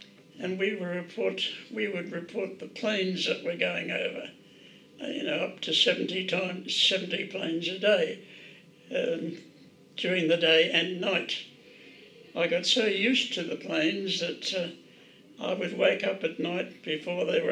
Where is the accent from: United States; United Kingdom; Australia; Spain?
Australia; Loxton, South Australia; also born or lived in McCulter; I was born in McCulter, near Angaston, and left there after a year. Went to Loxton, 10 miles south of Loxton.